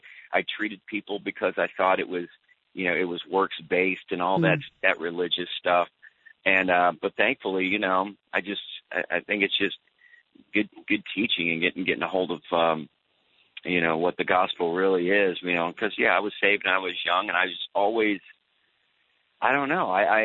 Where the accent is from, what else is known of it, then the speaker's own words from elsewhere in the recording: St. Louis, Missouri, United States; I mean, I'm from St. Louis. I'm from, you know, the Ferguson, you know, around the Ferguson area.